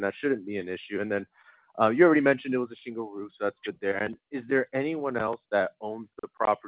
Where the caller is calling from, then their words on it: Los Angeles, California, United States; Yeah, so we're located out in Los Angeles.